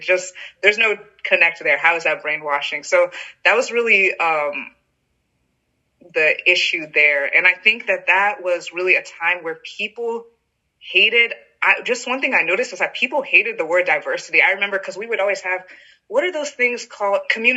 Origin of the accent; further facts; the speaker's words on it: North Carolina, United States; oh, I'm from North Carolina.